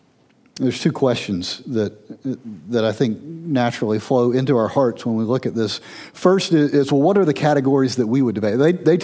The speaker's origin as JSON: {"language": "English", "region": "Georgia", "country": "United States", "tie": "born or raised there", "said": "My college roommate, who was from my hometown in Georgia, spent a semester abroad in Australia."}